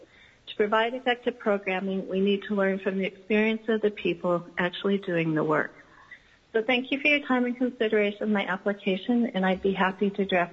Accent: Ketchikan, Alaska, United States; moved away as an adult; For the record … I was born and raised in Ketchikan. I left Alaska for college in 1978.

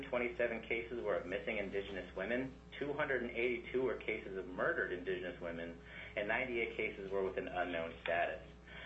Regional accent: Bethel, Alaska, United States; And I know from growing up in Bethel, the VPSO and the VSO system that we have in the villages is one that's a little suspect.

